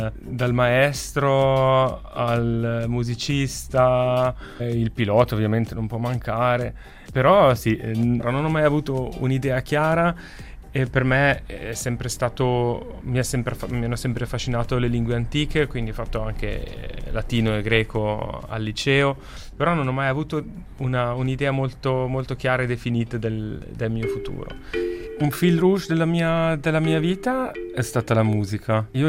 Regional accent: Balerna, Ticino, Switzerland; also born or lived in Bern; Io sono cresciuto a Balerna, ho fatto lì le scuole, ho fatto il liceo a Mendrisio e a 19 anni poi dopo la maturità mi sono trasferito a Berna per gli studi.

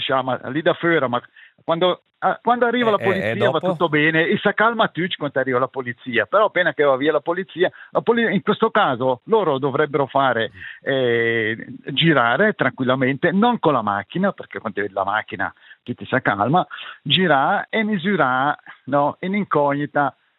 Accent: Locarno, Ticino, Switzerland; io sono di Locarno.

